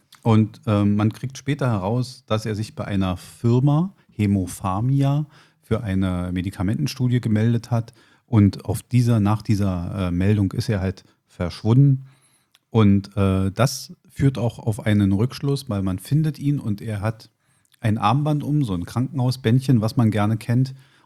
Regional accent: Berlin, Germany; wo ich ehrlich gesagt als Berliner zucke, wenn mir Soßen wie Italienisch und Curry angeboten werden.

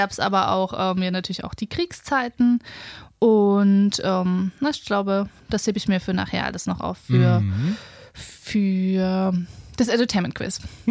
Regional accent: Thuringia, Germany; now in Potsdam, Germany; Ich bin zwar Potsdamer, aber natürlich auch zugezogen. Mhm. Ich komme eigentlich aus Thüringen, bin aber, ich weiß gar nicht mehr wann, 2012, 13 rum, nach Potsdam gezogen.

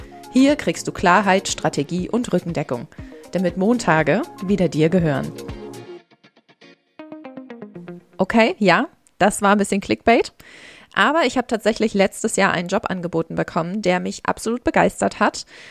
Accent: Brandenburg, Germany; moved away as an adult; also born or lived in Ireland; 34, aufgewachsen in Brandenburg und bin mit 18 nach dem Abi nach Irland ausgewandert.

